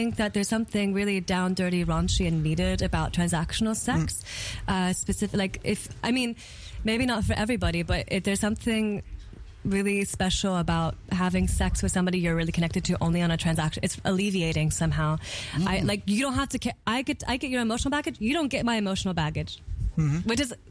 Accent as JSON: {"language": "English", "country": "United States", "lives_now": "Berlin, Germany", "said": "I was living in Berlin before, and I'm from the States."}